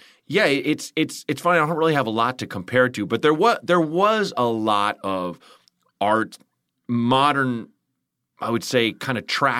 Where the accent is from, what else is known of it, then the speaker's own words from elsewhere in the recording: Portland, Oregon, United States; well, I think it's kind of growing up in Portland.